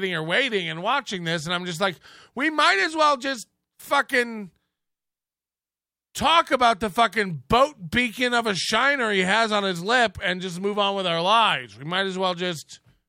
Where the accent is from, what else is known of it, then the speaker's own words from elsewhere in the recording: Florida, United States; When I was growing up in Florida